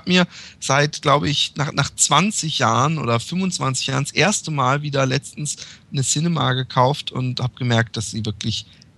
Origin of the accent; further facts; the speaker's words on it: Karlsruhe, Baden-Württemberg, Germany; Und in Karlsruhe, wo ich aufgewachsen bin, gab es ein Kino